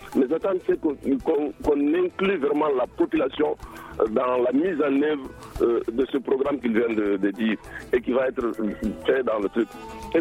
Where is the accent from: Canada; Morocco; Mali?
Mali; je suis malien